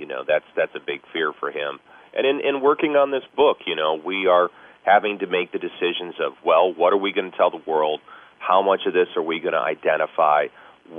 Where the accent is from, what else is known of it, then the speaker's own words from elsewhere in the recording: Chicago, Illinois, United States; I mean, I know where I grew up in Chicago and Blue Island was kind of rough what I dealt with.